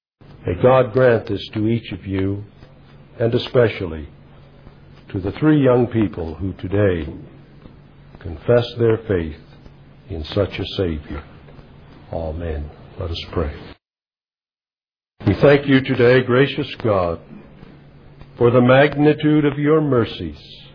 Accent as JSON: {"language": "English", "country": "United States", "said": "walking through a city in the state of Georgia in my home country where they sold slaves."}